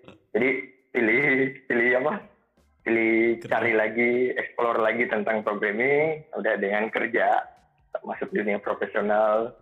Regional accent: Makassar, South Sulawesi, Indonesia; Di 2014 gue ngambil teknik informatika di Makassar. Iya, asal gue dari Makassar.

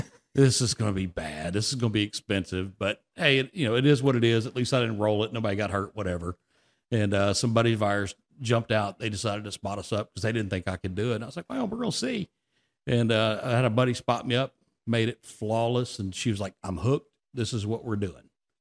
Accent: Louisiana, United States; No, born and raised in Louisiana.

